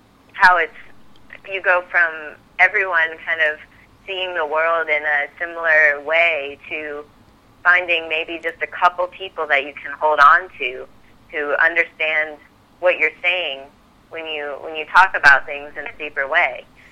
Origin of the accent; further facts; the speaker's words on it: Fairfield, United States; growing up in Fairfield was, you know, a wonderful place to grow up